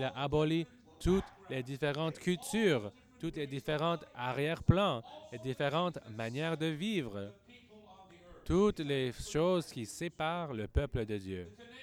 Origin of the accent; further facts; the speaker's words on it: Hong Kong; Moi, je suis Chinois d'Hong Kong.